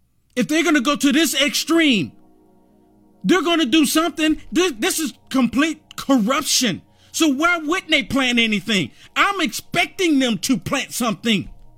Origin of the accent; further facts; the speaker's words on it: United States; I am a nationalist. I'm American right now.